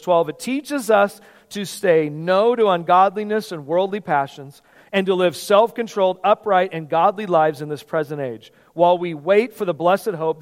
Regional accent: California, United States; I remember being a kid to get over to the Bay Area because we grew up in California.

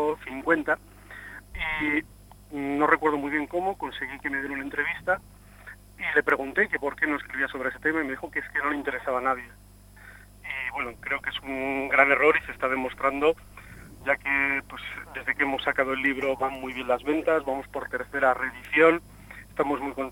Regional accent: Barakaldo, Basque Country, Spain; era una laguna a cubrir en la historiografía de mi pueblo, ¿no? En Baracaldo faltaba ese trocito de historia que me llamaba la atención.

